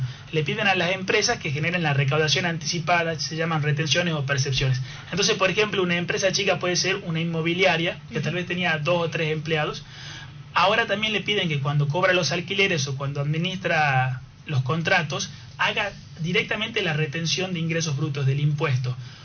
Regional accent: Tucumán, Argentina; Porque uno como tucumano paga impuestos nacionales e impuestos provinciales

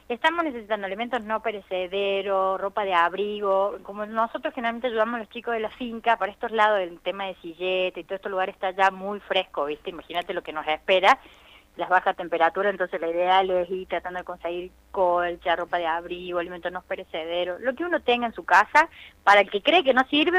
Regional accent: Córdoba, Argentina; now in Salta, Argentina; yo soy cordobesa, pero ya soy una salteña trucha, ¿viste? Porque ya estoy acá hace 20 años.

